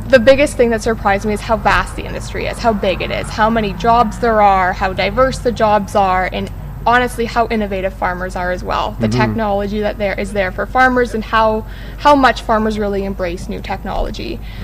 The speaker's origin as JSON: {"language": "English", "town": "North Bay", "region": "Ontario", "country": "Canada", "said": "I'm from North Bay, Ontario."}